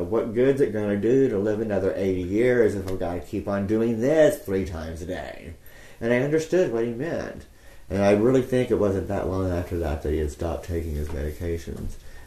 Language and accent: English; Martinsville, Indiana, United States; But I'm from Martinsville, and I just went 20 miles south to Bloomington.